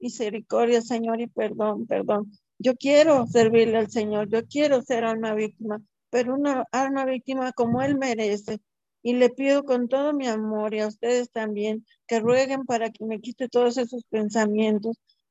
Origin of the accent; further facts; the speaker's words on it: Guadalajara, Jalisco, Mexico; Soy de aquí de Guadalajara.